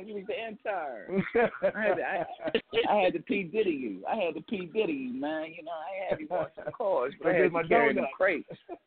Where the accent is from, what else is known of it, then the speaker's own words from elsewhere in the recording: Pennsylvania, United States; No, I'm from Pennsylvania, man.